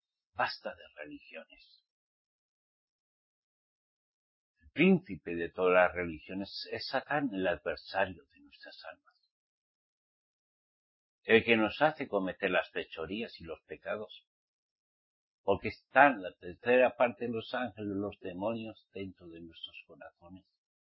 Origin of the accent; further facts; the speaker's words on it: Spain; Yo soy un español, te hablo.